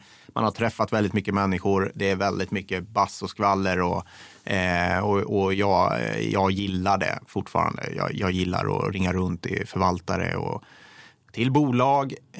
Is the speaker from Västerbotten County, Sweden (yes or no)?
no; Degerfors, Örebro County, Sweden; Och jag är uppvuxen i Degerfors, väldigt röd kommun, aktieintresset ganska begränsat.